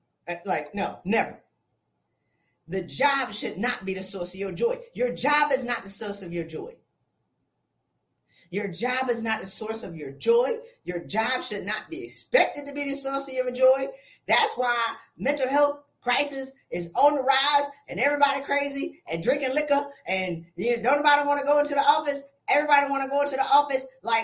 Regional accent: South Carolina, United States; I'm from South Carolina.

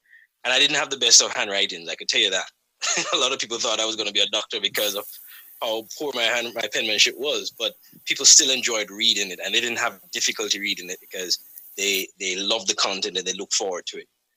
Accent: Jamaica; I spent my entire childhood days in Jamaica. I grew up in Jamaica, and I had some really good days.

